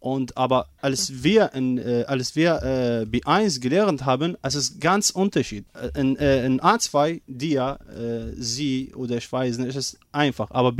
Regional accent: Iraq; German is a second language; ich komme aus dem Irak

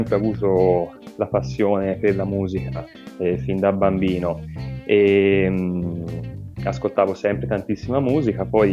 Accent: Tuscany, Italy; Io sì, sono toscano.

